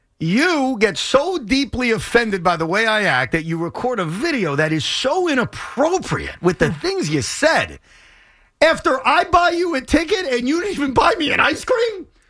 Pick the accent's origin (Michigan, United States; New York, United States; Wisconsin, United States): New York, United States; New York City; Can you forgive me as a non-Knick fan, but just as a New Yorker?